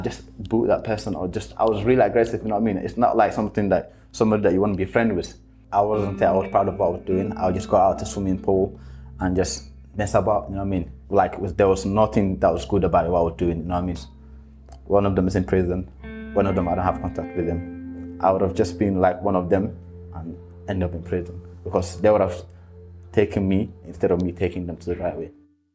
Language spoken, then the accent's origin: English; Somalia; moved away; When I first came to the country, I came from Somalia, which is a country that's been having war for 24 years now.